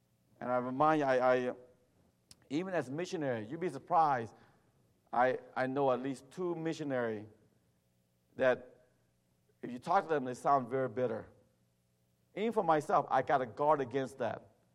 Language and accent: English; Atlanta, Georgia, United States; now in California, United States; And you know, I grew up in Atlanta in the South, and I thought everybody is friendly, amen. When I moved to California, totally different.